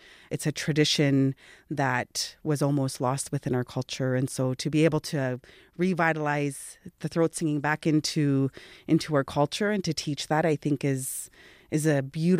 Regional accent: Winnipeg, Manitoba, Canada; born there; So I was born in Winnipeg.

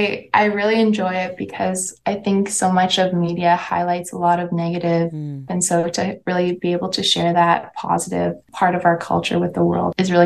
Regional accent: Northwest Territories, Canada; I do a lot of just telling stories of my life growing up in the North when I was a kid and the different things that my grandparents or my dad taught me.

